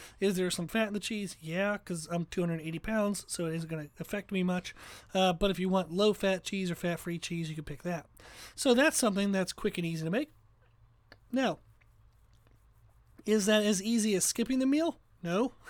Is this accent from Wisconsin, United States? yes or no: no; Pennsylvania, United States; born there; I was born in Pennsylvania, so I miss sheets.